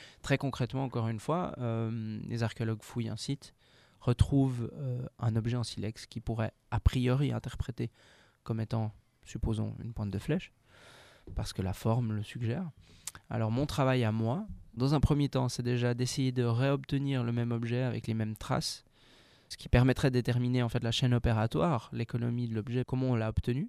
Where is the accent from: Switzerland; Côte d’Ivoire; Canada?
Switzerland; Vaud; moi je viens de Suisse, originellement. Il y aura peut-être un petit accent qui ressort quelque part. Suisse romande, proche de Lausanne, j'ai 32 ans.